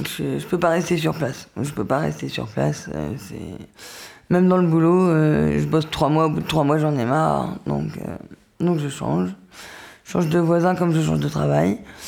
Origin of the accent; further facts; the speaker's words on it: Pays de la Loire, France; J'ai grandi, je viens de la campagne, je viens de la Mayenne, la campagne. J'ai grandi avec mes parents et mes deux frères jusqu'à l'âge de mes 6 ans. Et j'étais à la campagne, je vivais au milieu des animaux.